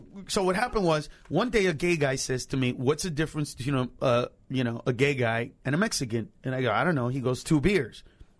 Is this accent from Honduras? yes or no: yes; Honduras; also born or lived in Los Angeles; now in United States; First of all, we're from Honduras, so we got our asses beat because we're from farther